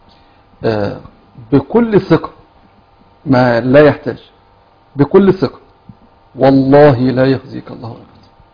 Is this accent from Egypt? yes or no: yes; Egypt; في مثل يعني شعبي أو قديم عندنا في مصر يقولك إيه، لقيني ولا تغديني.